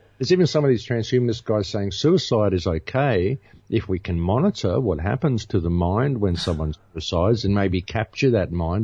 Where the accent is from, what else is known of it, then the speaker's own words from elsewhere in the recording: Australia; I'm an Australian tourist and I don't use credit cards.